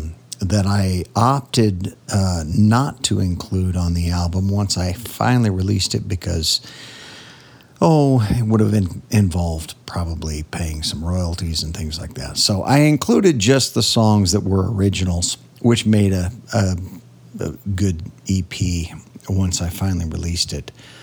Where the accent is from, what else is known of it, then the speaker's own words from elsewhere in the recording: Nebraska, United States; Even though I grew up in Nebraska, we were kind of, it was kind of a transplanted thing into the Midwest.